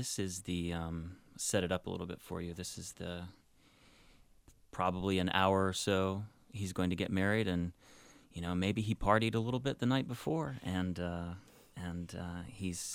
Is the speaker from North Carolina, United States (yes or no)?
yes; Monroe, North Carolina, United States; So I grew up in Monroe, right outside of Charlotte. It's about 45 minutes outside of Charlotte.